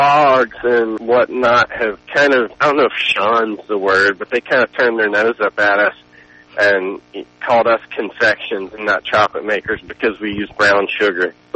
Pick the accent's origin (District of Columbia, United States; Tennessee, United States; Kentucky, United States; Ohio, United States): Tennessee, United States; Nashville; I'm born and raised in Nashville, yeah. I mean, I've moved around a little bit